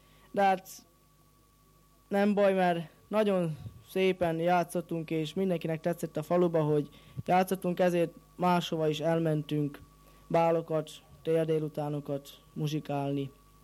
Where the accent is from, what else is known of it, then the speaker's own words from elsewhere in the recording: Zlatná na Ostrove, Nitra Region, Slovakia; mikor először fölléptünk május 1-i fölvonuláson Aranyoson, a szülőfalunkban, és Komáromban is.